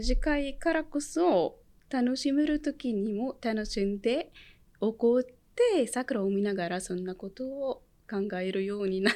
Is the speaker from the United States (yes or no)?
no; Cairo, Cairo Governorate, Egypt; Japanese is a second language; now in Japan; 私はエジプトのカイロン出身なんですけど